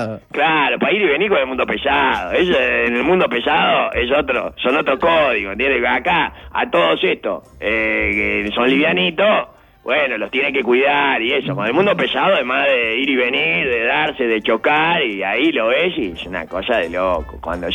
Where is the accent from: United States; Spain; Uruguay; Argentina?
Uruguay; lo de la asociación de somos uruguayos que somos.